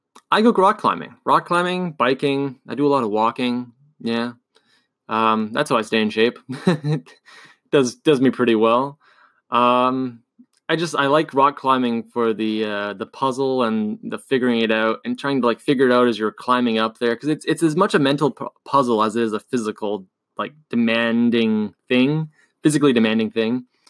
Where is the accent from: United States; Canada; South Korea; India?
Canada; Well, as previously stated, I'm from Canada, and that means we're just nice.